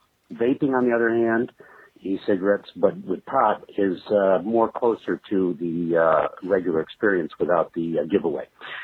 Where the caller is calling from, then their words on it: Gilbert, Arizona, United States; Anyways, I'm calling from Gilbert, Arizona.